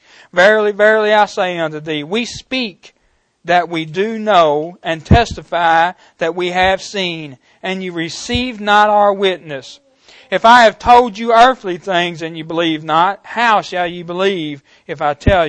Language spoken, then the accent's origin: English; Portland, United States; Well, God, you got to understand, I grew up in Portland.